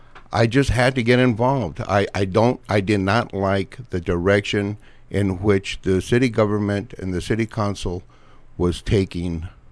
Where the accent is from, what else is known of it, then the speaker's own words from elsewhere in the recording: Tucson, Arizona, United States; I was born and raised here in Tucson.